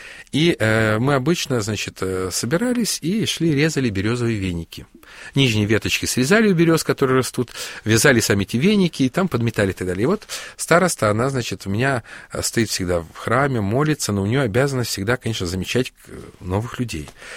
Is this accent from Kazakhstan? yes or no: no; Ukraine; потому что я вырос на Украине, я уже говорил